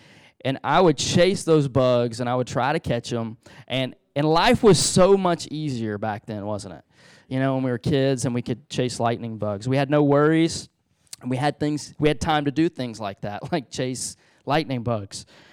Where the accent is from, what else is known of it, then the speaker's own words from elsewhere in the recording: Beaumont, Texas, United States; I have many great memories of growing up in Southeast Texas, in Beaumont, Texas, not too far from here